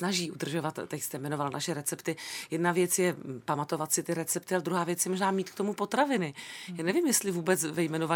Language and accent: Czech; Moravia, Czechia; A já nesu z Moravy.